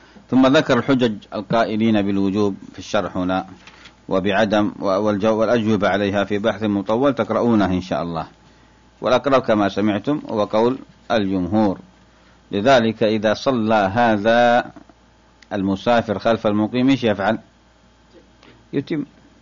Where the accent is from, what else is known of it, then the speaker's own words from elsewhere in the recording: Morocco; طبعا ما عندنا في المغرب قصر